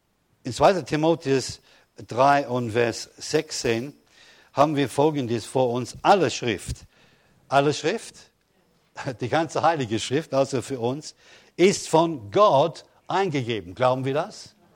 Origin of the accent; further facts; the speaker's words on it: England, United Kingdom; German is a second language; Als Engländer, der früher nicht Deutsch lesen konnte oder verstehen konnte oder sprechen konnte, schien mir es unmöglich, diese langen Worte.